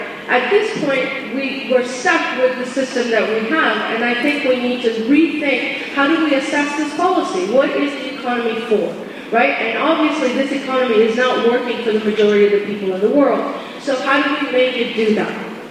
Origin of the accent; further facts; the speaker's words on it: India; accent: Midwestern; now in United States; it says that I'm from India, and I was born in India. But as you can tell from my very Midwestern accent, I've spent quite a bit of time in the United States.